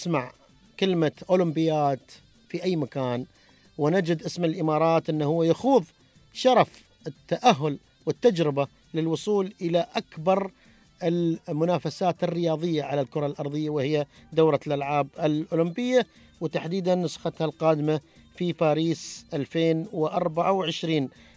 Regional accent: Syria; أنا سوري في الكلمة

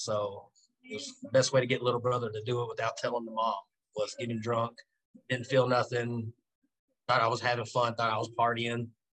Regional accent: Durant, Oklahoma, United States; I come from a small town in Oklahoma. It's called Durant. It's real small, man.

